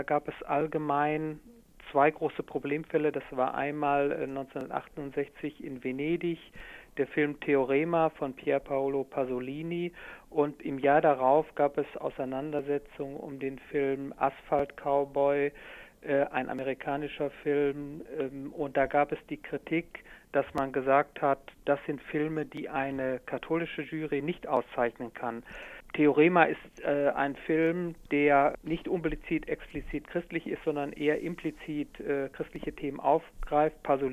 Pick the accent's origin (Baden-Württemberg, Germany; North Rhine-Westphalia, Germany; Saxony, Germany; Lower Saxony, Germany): North Rhine-Westphalia, Germany; born there; ich komme zwar gebürtig aus dem Ruhrgebiet, aber bin doch inzwischen hier im Rheinland so ansässig